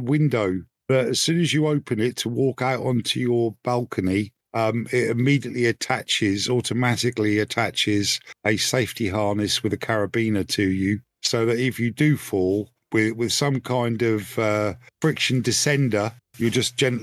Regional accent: United Kingdom; I love being British

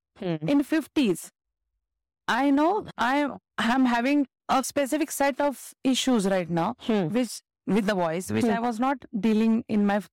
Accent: Pune, Maharashtra, India; Born and brought up in Pune.

